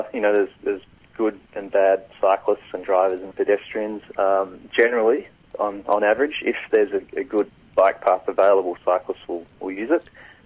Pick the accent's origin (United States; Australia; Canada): Australia; Fremantle, Western Australia; but in my hometown of Fremantle, they're quite pro-cycling and doing a bit of infrastructure and whatnot.